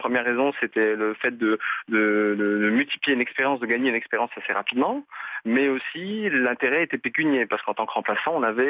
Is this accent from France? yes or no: yes; France; moved away as an adult; je suis plus du tout en France. J'ai quitté la France pour aller en détachement dans un pays étranger.